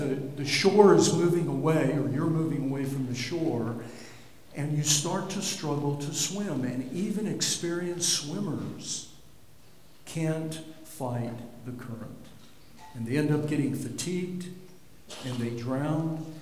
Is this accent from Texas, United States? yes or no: yes; El Paso, Texas, United States; moved away as an adult; now in Florida, United States; My family goes back three generations. My original relatives, my great-grandparents, moved to El Paso in the 1920s. So we've been there a long time.